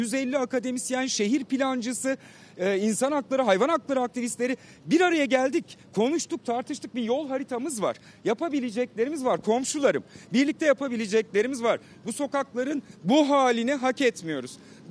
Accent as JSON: {"language": "Turkish", "region": "Ankara", "country": "Turkey", "tie": "born or raised there", "said": "Ben dediğin gibi Ankara'da doğdum, büyüdüm."}